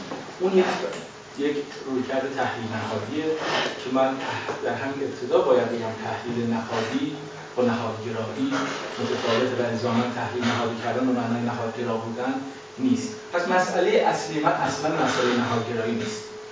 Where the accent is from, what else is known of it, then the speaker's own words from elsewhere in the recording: Iran; این هویت رو در خودمون احساس کنیم که ما ایرانی هستیم